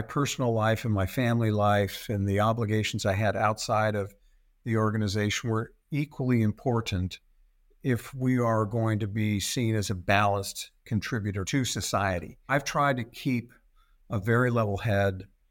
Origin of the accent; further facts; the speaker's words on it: Portland, Oregon, United States; But I remember I was probably 10 years old, and I grew up in Portland, Oregon, some know, some don't. I was one of 4 boys